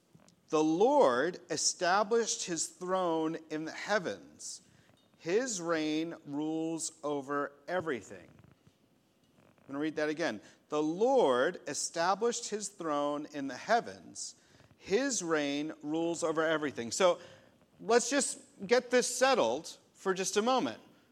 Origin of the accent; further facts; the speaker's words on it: United States; I'm an American. I am hardworking, and I have control over all things, don't I?